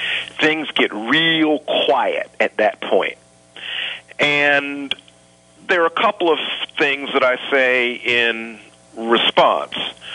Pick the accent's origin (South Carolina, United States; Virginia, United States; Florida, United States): South Carolina, United States; Columbia; I'm from the South. I'm from Columbia, South Carolina. People have joked with me and said that sometimes when I go back home to Columbia, my accent changes a bit.